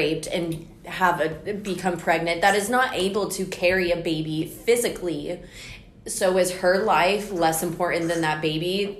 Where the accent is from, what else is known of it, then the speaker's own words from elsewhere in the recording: United States; And I love America. You know, I love being an American.